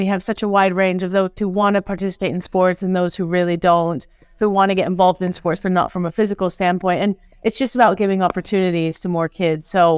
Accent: New Zealand; I hate to say it as a Kiwi

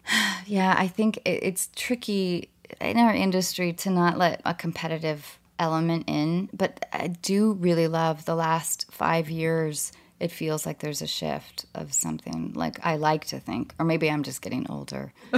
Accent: Edmonds, Washington, United States; Edmonds, Washington.

